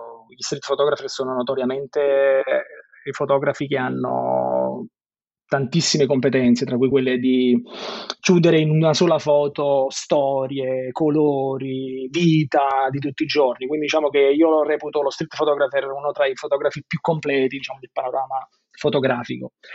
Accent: Naples, Campania, Italy; moved away as an adult; now in Bologna, Italy; io vi parlo da Bologna. Io okay. Sono napoletano, sono nato a Napoli, cresciuto a Napoli e qualche anno fa mi sono trasferito qui a Bologna per lavoro.

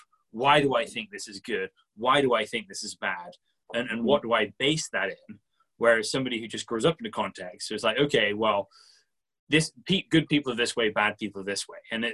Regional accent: Seattle, Washington, United States; Well, I think what it is that growing up in Seattle, people don't realize that they have a worldview, right?

